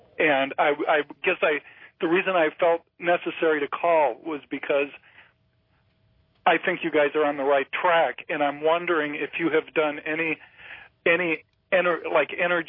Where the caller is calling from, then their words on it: Chicago, Illinois, United States; I'm calling from Chicago.